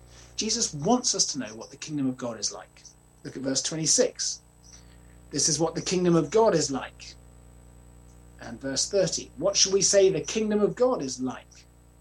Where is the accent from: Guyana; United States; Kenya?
Kenya; When I was young, growing up in Kenya